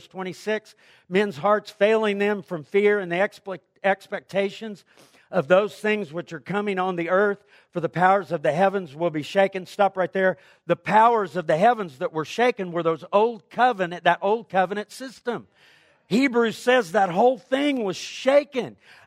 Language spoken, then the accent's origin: English; Springfield, Missouri, United States; born there; Do I love America? I'm an American. I was born right here in Springfield, Missouri in 1961, June the 3rd.